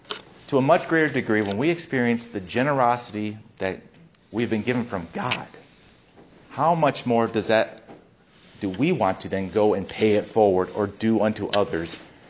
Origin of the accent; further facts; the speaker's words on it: Rogers City, Michigan, United States; I'm growing up in Roger City.